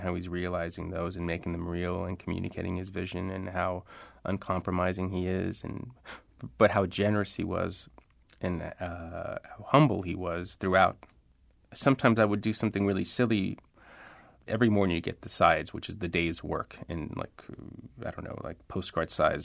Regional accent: Laredo, Texas, United States; Even though I was raised on the American side, all my family was on the Mexican side.

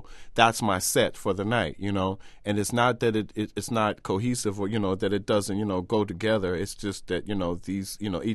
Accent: Chicago, Illinois, United States; I don't think of myself as a pure blues person at all, but I am from Chicago. And I grew up listening to, you know

